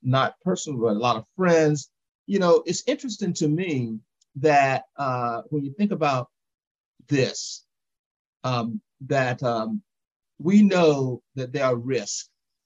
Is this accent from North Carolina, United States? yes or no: yes; North Carolina, United States; she got diagnosed with breast cancer in my hometown of rural Eastern North Carolina, we all live in the same area.